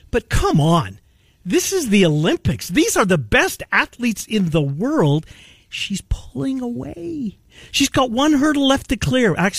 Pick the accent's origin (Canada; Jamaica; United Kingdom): Canada; Winnipeg, Manitoba; when I was growing up in Winnipeg as a little boy.